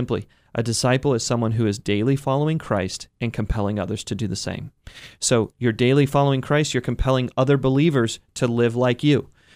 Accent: Ohio, United States; I'm from Northeast Ohio

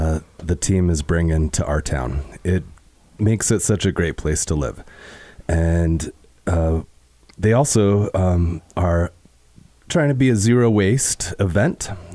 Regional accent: Helper, Utah, United States; Yes, sir. I'm fifth generation from Helper, Utah.

